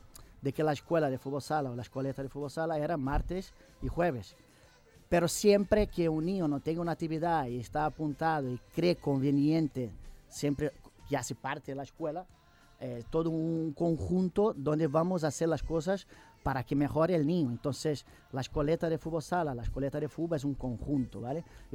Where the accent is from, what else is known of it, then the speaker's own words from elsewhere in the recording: Rio de Janeiro, Brazil; Spanish is a second language; Jo soy de Rio de Janeiro.